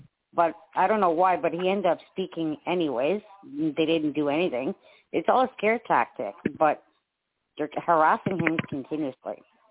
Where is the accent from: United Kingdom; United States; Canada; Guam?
Canada; Ottawa, Ontario; Like, I'm from Ottawa, and... I can't fathom what he's done to our city.